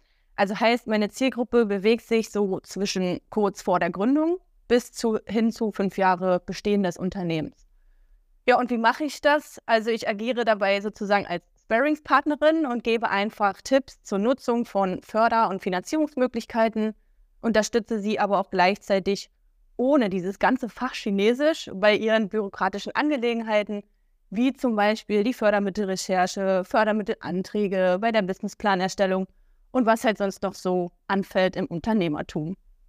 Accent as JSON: {"language": "German", "region": "Brandenburg", "country": "Germany", "tie": "born there", "said": "ich bin noch 32 Jahre alt und stamme gebürtig aus Brandenburg. Aktuell wohne ich aber in der Nähe von Berlin"}